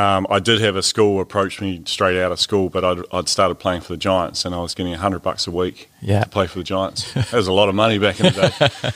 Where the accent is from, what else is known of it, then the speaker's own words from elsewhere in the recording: Reefton, West Coast, New Zealand; Yeah, well, Mum and Dad still live in Reefton.